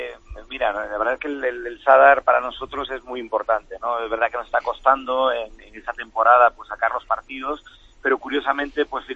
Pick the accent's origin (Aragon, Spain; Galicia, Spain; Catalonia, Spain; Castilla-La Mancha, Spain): Galicia, Spain; born there; yo me siento gallego, pero... que tienen Andalucía su casa también, ¿no? Gallego de nacimiento y andaluz de adopción.